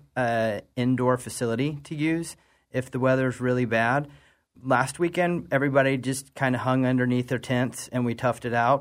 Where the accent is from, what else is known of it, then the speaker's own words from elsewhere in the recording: Lookout Mountain, United States; No, I grew up on Lookout Mountain.